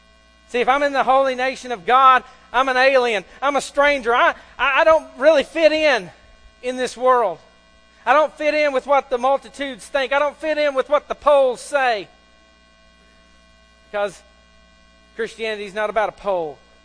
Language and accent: English; United States; as proud as I am of being an American, as proud as I am of being a citizen of the United States